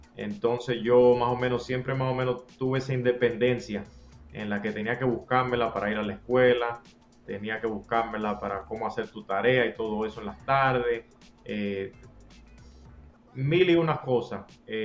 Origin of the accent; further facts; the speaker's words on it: Santo Domingo, Dominican Republic; yo me crié mi vida entera en Santo Domingo, pero mi familia primordial vive en San Pedro de Macorís, entonces yo todos los fines de semana iba allá y la descendencia de mi familia viene de Padres de las Casas